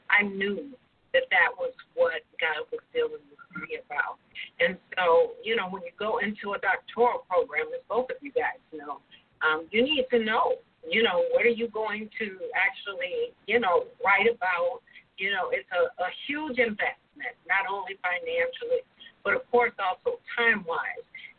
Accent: Cleveland, Ohio, United States; now in Columbus, United States; I am originally from Cleveland. I am currently residing in Columbus, Ohio

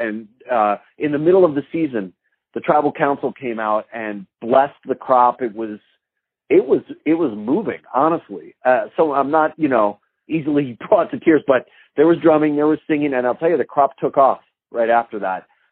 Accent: New Mexico, United States; I was so excited to bring Hemp and Hemp home to my home state of New Mexico this year

